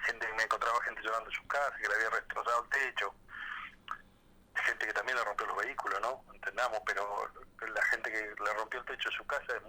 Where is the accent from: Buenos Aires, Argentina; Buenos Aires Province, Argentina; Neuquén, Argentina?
Neuquén, Argentina; Loncopué; Yo soy nacido y criado en Loncopué